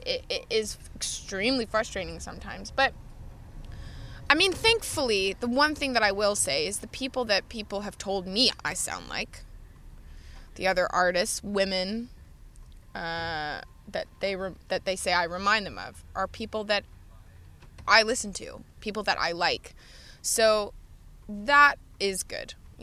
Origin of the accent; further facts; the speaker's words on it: Tennessee, United States; now in London, United Kingdom; I'm 23 years old, born and raised in Tennessee. I've traveled a lot. I've lived in quite a few different interesting places. I live in London now.